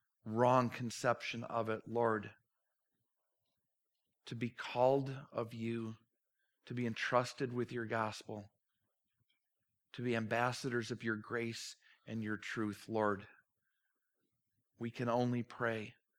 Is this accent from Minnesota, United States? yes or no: yes; Minnesota, United States; yes, I'm back from Minnesota. I know people get nervous every time I go there. Is he going to come back? It's where I grew up. It's not where I live.